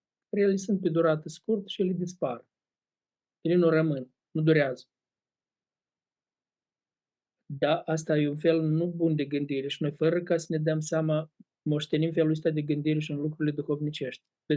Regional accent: Moldova; Construcțiile cum le facem noi, ele nu durează. Construcțiile aproape care. Ce avem noi în Republica Moldova, cel mai vechi?

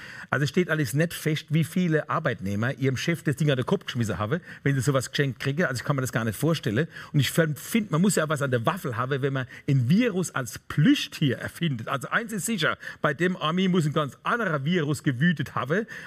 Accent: Mannheim, Baden-Württemberg, Germany; Und ich bin ja gebürtiger Mannheimer.

